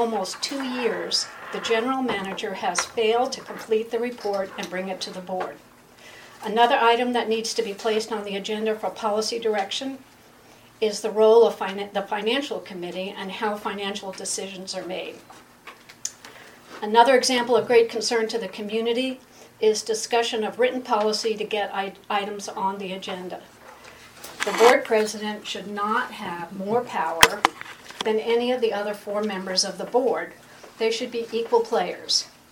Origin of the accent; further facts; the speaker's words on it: Garden Valley, California, United States; I'm from Garden Valley.